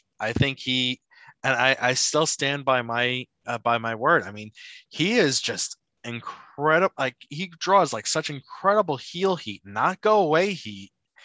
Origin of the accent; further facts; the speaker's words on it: New York, United States; I was laughing because being from New York, I'm like, yeah, Jersey.